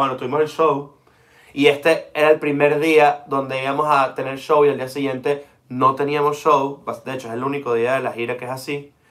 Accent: Paraguay; No, que soy de Paraguay ya.

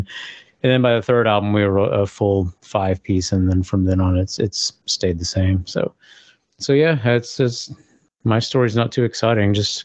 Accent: Georgia, United States; I grew up in Georgia, out in the country, sort of in the middle of nowhere.

